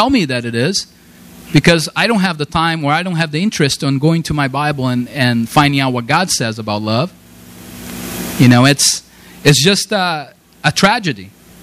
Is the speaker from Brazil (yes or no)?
yes; Brazil; Yesterday was a very sad day for the Brazilian people. I'm from Brazil, by the way.